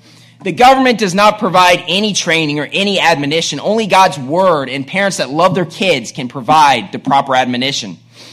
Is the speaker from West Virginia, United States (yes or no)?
yes; Bridgeport, West Virginia, United States; this kid was probably the smartest person at my school growing up in Bridgeport, West Virginia